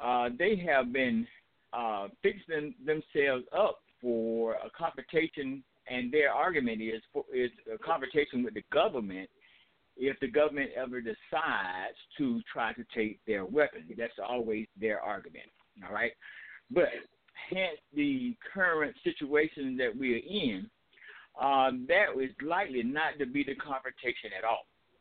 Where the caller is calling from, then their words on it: Albany, Georgia, United States; I'm calling from Albany, Georgia, via Atlanta, Georgia.